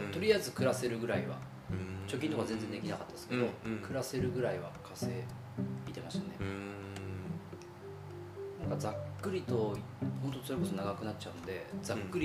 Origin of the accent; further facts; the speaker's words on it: Fukushima, Japan; で僕福島の人間だから、